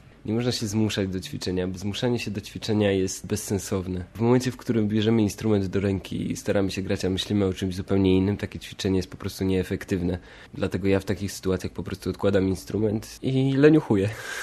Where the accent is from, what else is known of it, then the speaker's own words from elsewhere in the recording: Poznań, Greater Poland Voivodeship, Poland; born there; urodziłem się w Poznaniu